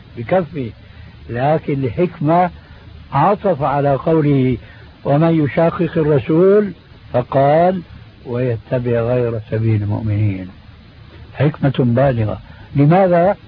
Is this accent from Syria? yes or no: yes; Syria; حتى يصير اللحية كما يقولون عندنا في الشام خير الذكون إشارة تكون